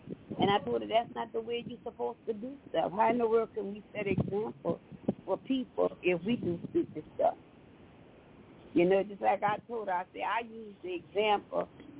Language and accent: English; Louisiana, United States; from Louisiana.